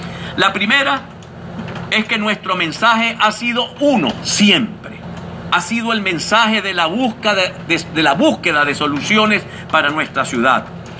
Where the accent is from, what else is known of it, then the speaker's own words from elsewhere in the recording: Maracaibo, Zulia, Venezuela; Tenemos toda una vida dedicada a servir a Maracaibo y en ningún momento pienso claudicar a la vocación de servicio por mi tierra natal.